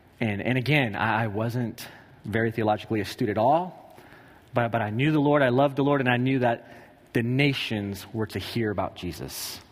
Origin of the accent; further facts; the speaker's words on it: Brooklyn, New York, United States; born there; I was actually born in Brooklyn. I was born in Brooklyn, New York. I didn't live there long.